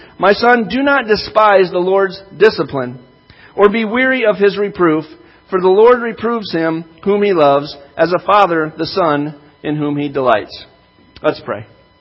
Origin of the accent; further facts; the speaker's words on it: Kalkaska, Michigan, United States; moved away as an adult; as I left Kalkaska, or even as I was growing up in Kalkaska, but mostly when I left, I went 14 hours away to college.